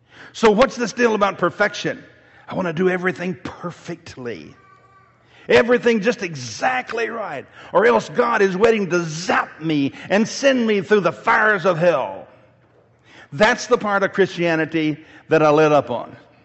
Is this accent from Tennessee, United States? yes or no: yes; Mount Pleasant, Tennessee, United States; after all, I grew up in Mount Pleasant, Tennessee.